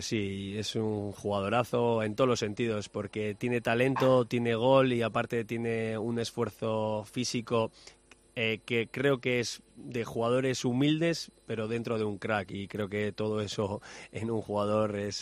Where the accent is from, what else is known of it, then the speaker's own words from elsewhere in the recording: Basque Country, Spain; pues como bien vasco que soy, empezaba a repartir leña